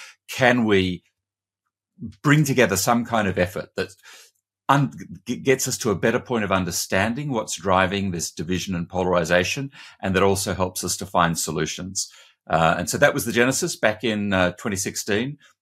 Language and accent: English; Australia; also born or lived in New York, United States; now in United Kingdom; I grew up in Australia, had worked several years in New York, had moved to the UK.